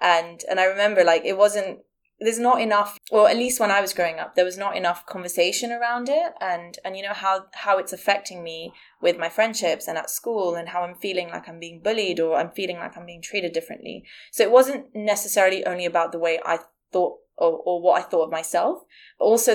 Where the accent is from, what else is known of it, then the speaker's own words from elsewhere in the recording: India; And I was like, oh, I'm Indian. I don't really need sun cream because the melanin protects me.